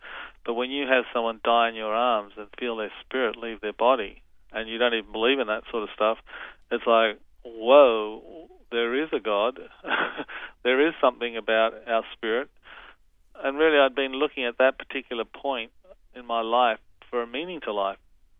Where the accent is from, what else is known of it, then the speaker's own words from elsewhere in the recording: Australia; I'm Australian photographing a book on the journey of Jesus.